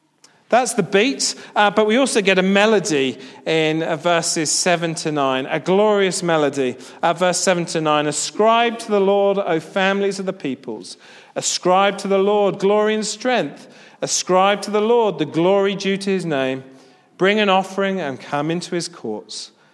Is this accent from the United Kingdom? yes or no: yes; United Kingdom; I know it's in my DNA, I'm British.